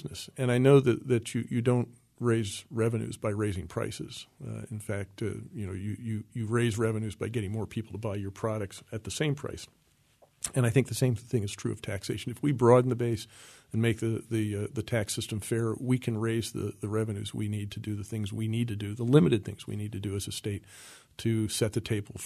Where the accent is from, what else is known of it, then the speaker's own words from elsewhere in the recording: York County, United States; Well, you know, I'm from York County, and in York County, the first day of deer season is a religious holiday. Actually, all the schools are closed, so I grew up in that environment